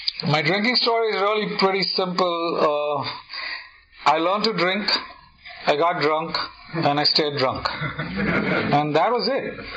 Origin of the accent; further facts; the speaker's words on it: India; As you probably figured out from my accent by now, I'm not from around here. And I am from India. I did most of my drinking in India, and I got sober in India.